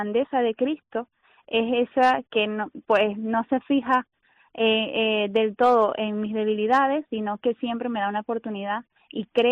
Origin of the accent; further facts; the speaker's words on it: Venezuela; now in Tenerife, Spain; Soy propiamente de Venezuela y desde allí conozco las Obras Misionales Pontificias